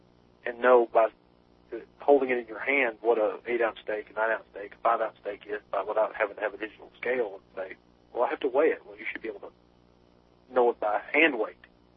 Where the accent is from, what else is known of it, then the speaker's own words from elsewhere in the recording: Corbin, Kentucky, United States; I grew up down there in Corbin with my best friend grew up. It was Williamsburg, which is right down, I mean, you're talking right on the Tennessee line.